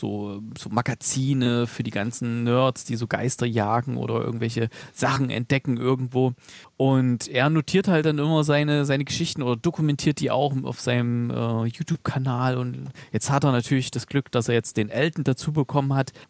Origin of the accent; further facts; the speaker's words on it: Gera, Thuringia, Germany; wo ich aufgewachsen bin, relativ hoch gelegen auf dem Galgenberg in Gera.